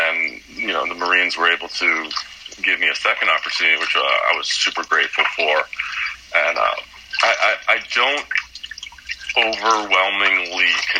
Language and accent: English; Redlands, California, United States; my mother was a math teacher at Rialto, and I grew up in Redlands